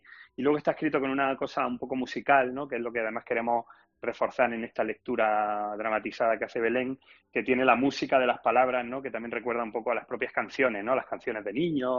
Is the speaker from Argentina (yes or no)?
no; Granada, Andalusia, Spain; yo soy de Granada, Belén es de Málaga, tenemos un vínculo andaluz